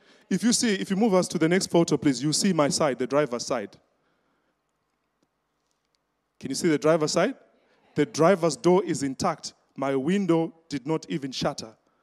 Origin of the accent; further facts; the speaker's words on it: Zimbabwe; "Where did you say you are from again?" I said, "I'm from Zimbabwe."